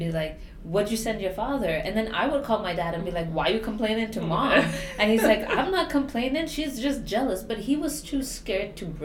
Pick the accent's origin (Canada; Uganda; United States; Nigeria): Nigeria; I'm born and brought up in Nigeria